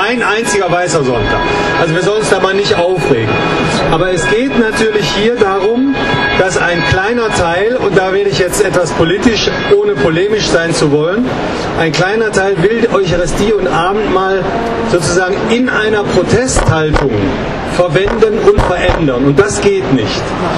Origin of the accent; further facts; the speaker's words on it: Germany; Und ich möchte nicht als Deutscher sagen, wisst ihr, von uns geht das Ganze aus